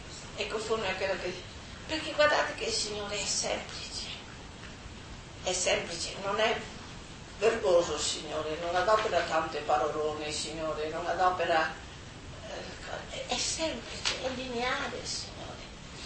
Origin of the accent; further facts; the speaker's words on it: Germany; Italian is a second language; Che io sono tedesca, capisco